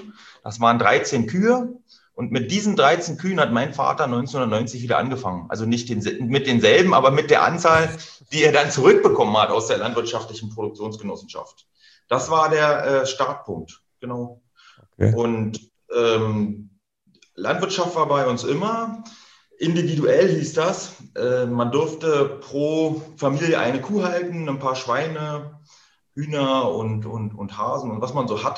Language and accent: German; East Germany, Germany; ich bin ja ein Kind der DDR. Ich bin 79 geboren